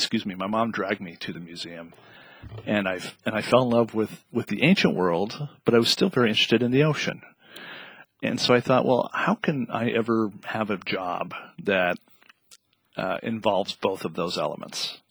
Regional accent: Iowa, United States; Well, I'm from Iowa, which is in the middle of the United States, very far from the ocean, either ocean.

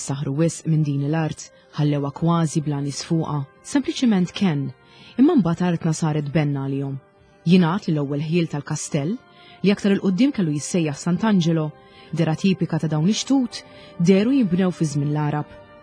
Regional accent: Southern Harbour, Malta; Insertajna George u jien tnejn li trabbejna fil-Kottonera.

